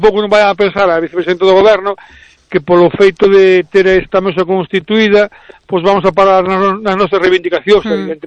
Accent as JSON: {"language": "Galician", "town": "Burela", "region": "Galicia", "country": "Spain", "said": "eu falo do meu pobo que é Burela"}